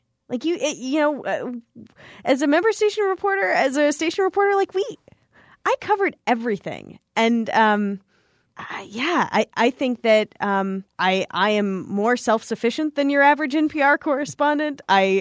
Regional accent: Los Angeles, California, United States; And I grew up initially in Southern California in the LA area, where there is a ton of traffic.

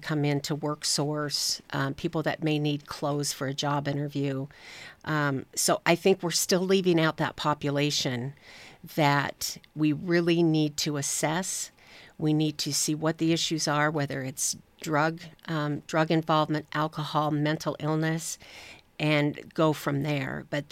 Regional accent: Spokane, Washington, United States; So I was born and raised in Spokane

